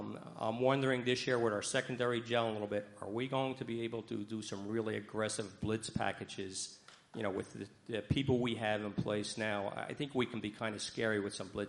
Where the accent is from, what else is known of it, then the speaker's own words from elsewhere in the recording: Nutley, New Jersey, United States; from Nutley, New Jersey.